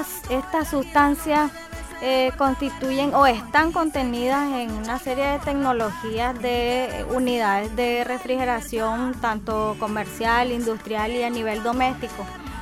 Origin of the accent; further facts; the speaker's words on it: Nicaragua; estamos en el proceso, pues, de prepararnos como nicaragüenses